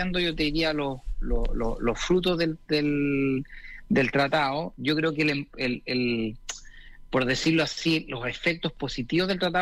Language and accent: Spanish; Chile; yo soy de Chile originalmente